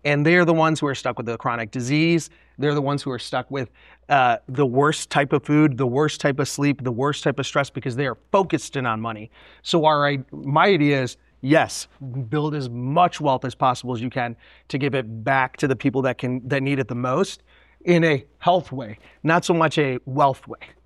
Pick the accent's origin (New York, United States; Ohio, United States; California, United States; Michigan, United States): Ohio, United States; Cleveland; I'm from Ohio. I was born and raised in Cleveland.